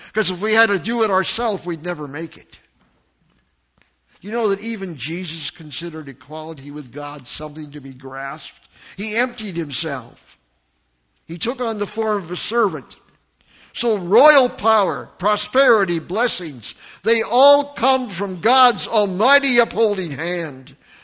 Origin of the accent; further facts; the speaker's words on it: United States; born there; I told you, I was born in the States, and I take pills for that.